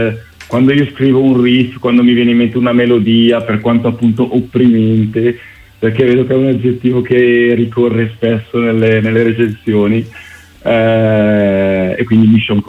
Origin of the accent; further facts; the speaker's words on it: Bergamo, Lombardy, Italy; noi che siamo cresciuti a Bergamo e nella provincia di Bergamo